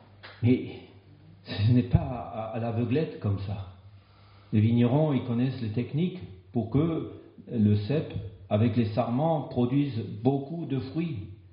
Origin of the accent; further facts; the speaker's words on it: Marseille, Provence-Alpes-Côte d'Azur, France; Non, j'exagère, je suis un peu marseillais. Ça s'entend pas dans mon accent.